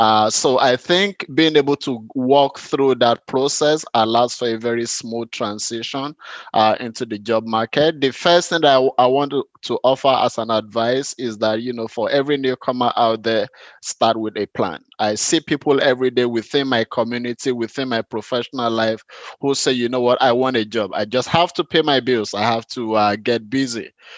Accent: Lagos, Nigeria; moved away as an adult; now in Canada; and 7 years ago, I moved to Canada. I was born and raised in Nigeria, and I live most of my life on the streets of Lagos.

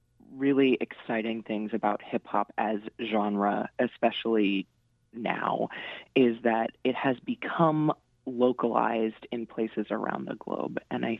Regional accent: Chicago, Illinois, United States; I'm from Chicago and I was doing my grad work in Chicago

